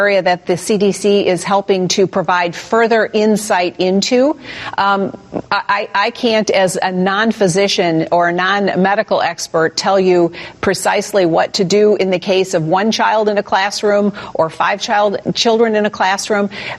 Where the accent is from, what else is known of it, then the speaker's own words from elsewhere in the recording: Michigan, United States; in my home state, in the city of Detroit